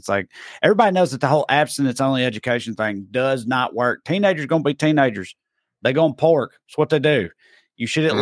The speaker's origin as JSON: {"language": "English", "region": "the South", "country": "United States", "said": "like, I mean, look, I'm from the South."}